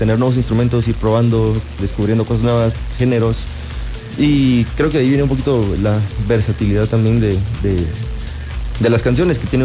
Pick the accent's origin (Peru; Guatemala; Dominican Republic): Guatemala; Siempre como guatemalteco, siempre como diciendo de dónde vengo